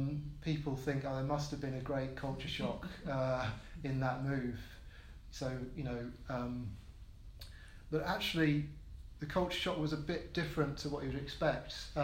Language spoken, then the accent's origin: English; Plaistow, London, United Kingdom; also born or lived in Stratford; We lived in Plaistow. So I was born in Stratford in East London. We lived in Plaistow.